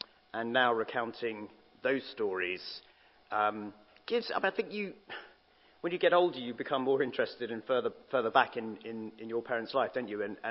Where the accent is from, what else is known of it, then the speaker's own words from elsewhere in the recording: Jersey; I come from Jersey in the Channel Islands